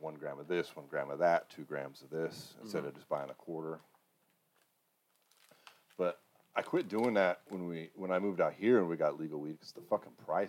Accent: Colorado, United States; Like, I come from Colorado. You want to open a fucking pawn shop in Colorado, you fucking go open a pawn shop.

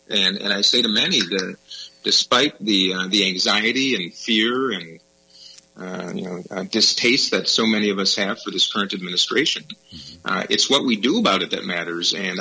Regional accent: Edina, Minnesota, United States; also born or lived in St. Paul; I was born in St. Paul, actually raised in Edina.

